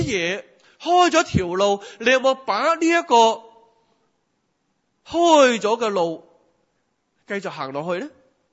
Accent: China; 对于我们中国人来讲是不是不得了啊

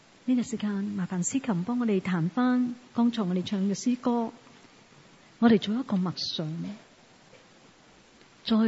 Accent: Hong Kong; 我哋香港人其实好识好有计划嘅

